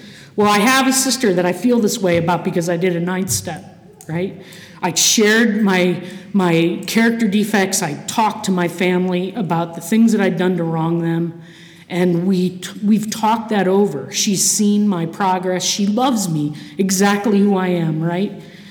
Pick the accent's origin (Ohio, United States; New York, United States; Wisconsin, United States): Ohio, United States; Cleveland; like that's where I grew up, in a small town in Ohio. Although I have to say I'm from Cleveland, the Cleveland area.